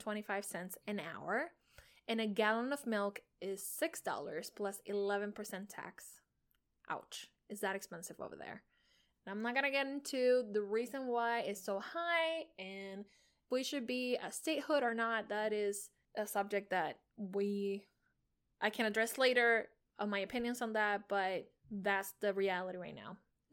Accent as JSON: {"language": "English", "country": "Puerto Rico", "said": "And yes, I am from Puerto Rico. Puerto Rico."}